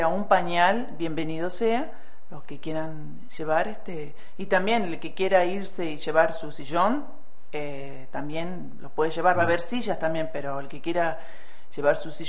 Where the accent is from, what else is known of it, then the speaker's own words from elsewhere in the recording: Nogoyá, Entre Ríos, Argentina; Yo de Nogoyá.